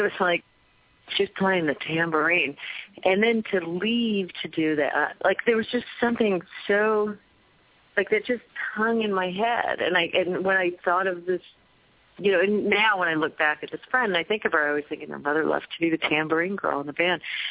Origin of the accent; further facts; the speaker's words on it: California, United States; also born or lived in Boston, United States; I was born in Boston and then taken out to California when we were young.